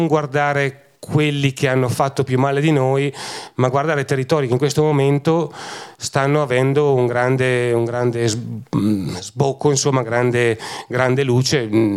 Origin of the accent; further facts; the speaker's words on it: Vigo di Ton, Trentino-Alto Adige, Italy; io non posso dire che vengo da Vigo di Ton, non posso dire che vengo da Trento